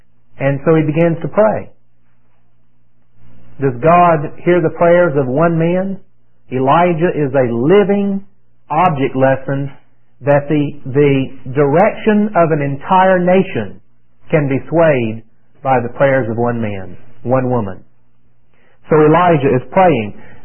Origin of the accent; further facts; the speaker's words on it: the South, United States; accent: Southern; I know some of you are laughing at my southern accent, aren't you?